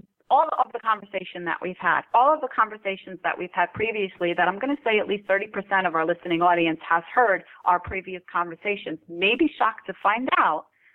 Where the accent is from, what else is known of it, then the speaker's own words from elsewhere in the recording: Brooklyn, New York, United States; I was raised in Brooklyn, New York. I am a loud person.